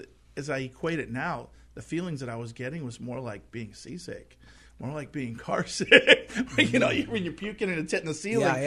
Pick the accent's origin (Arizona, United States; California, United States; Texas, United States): California, United States; Palos Verdes Peninsula; Palos Verdes Peninsula.